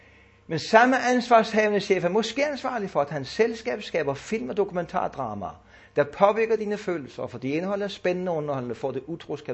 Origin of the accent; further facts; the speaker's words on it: Capital Region of Denmark, Denmark; Ja, undskyld, jeg kommer fra Bornholm, der må man godt sige sådan.